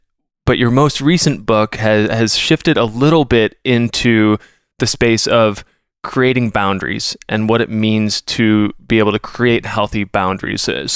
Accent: Minnesota, United States; I'm a Minnesotan. I've got that Midwest...

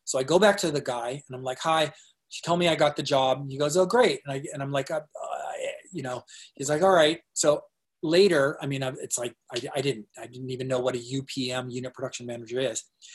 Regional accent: Tempe, Arizona, United States; So in 1986, I'm from Arizona and in Tempe, and a girl I know called me

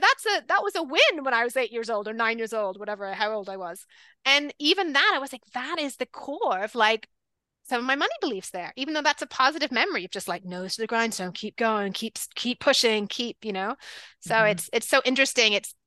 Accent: England, United Kingdom; So when I was a little kid, I grew up in England

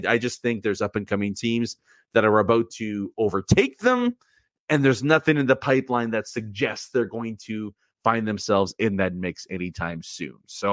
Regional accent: Winnipeg, Manitoba, Canada; born and raised in Winnipeg

